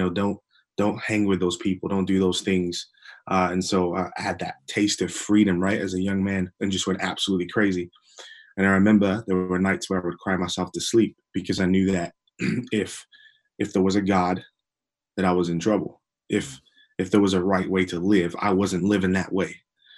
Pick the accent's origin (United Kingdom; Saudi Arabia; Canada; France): United Kingdom; England; now in United States; It's because I'm English, but I've been living in America for a while, so I kind of like jump in and out of both accents.